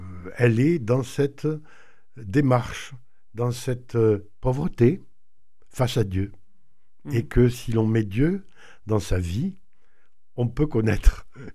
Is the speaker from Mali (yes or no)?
no; Pibrac, Occitanie, France; puisque je suis de Pibrac.